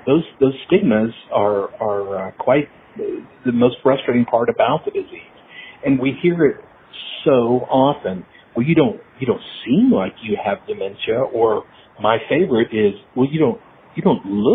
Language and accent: English; Texas, United States; I grew up in Texas, and I learned to speak Spanish. Spanish is my secondary language. English is my primary.